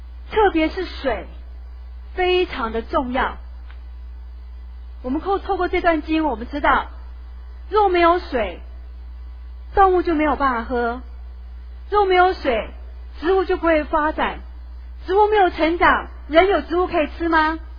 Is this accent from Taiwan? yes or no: yes; Taiwan; 我们台湾人